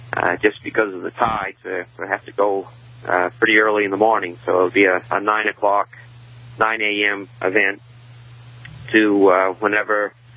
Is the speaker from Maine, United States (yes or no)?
yes; Maine, United States; accent: Maine; I knew my main accent would get in the way.